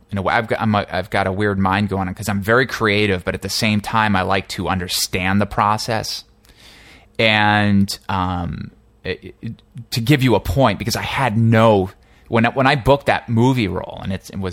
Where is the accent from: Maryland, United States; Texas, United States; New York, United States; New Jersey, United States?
New Jersey, United States; also born or lived in Boston; No, I'm actually an East Coast guy. I was raised in New Jersey, went to college at Emerson College in Boston